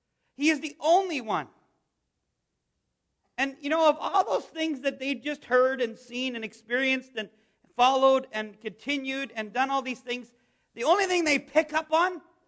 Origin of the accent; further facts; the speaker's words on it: Canada; Growing up in Canada, I can tell you